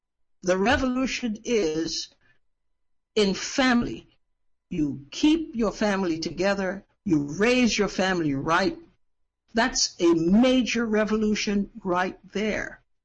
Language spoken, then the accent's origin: English; Trinidad & Tobago; Now, I was raised in the Caribbean, in Trinidad. I talk about this all the time. And the women in my little town, they took care of business.